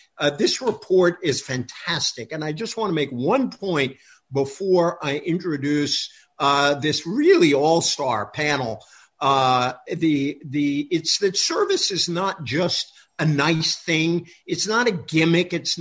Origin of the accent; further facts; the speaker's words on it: Massachusetts, United States; I grew up on the Rhode Island border, so in Massachusetts, so I've always thought of him as my senator